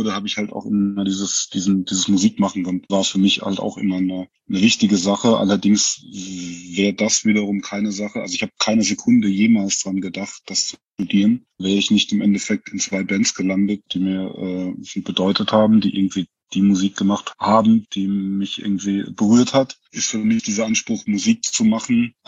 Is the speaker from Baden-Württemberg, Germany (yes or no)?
yes; Baden-Württemberg, Germany; Ich bin in Weinheim geboren, komme aus dem Odenwald, aus dem angrenzenden.